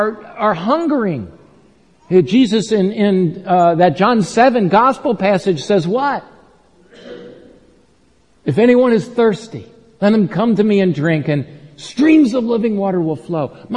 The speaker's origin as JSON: {"language": "English", "town": "Baltimore", "region": "Maryland", "country": "United States", "tie": "born or raised there", "said": "I said, \"The U.S. He says, \"Whereabouts?\" \"Baltimore.\""}